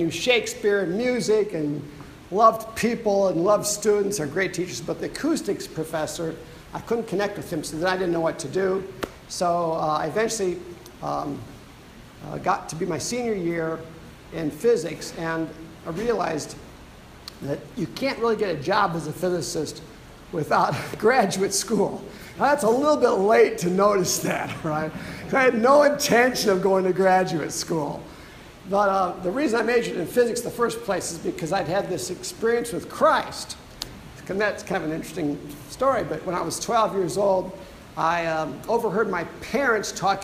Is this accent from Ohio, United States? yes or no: yes; Pemberville, Ohio, United States; born there; I was born in Pemberville, Ohio, and went to college, my first year of college, at a very famous university. It's called BGSU.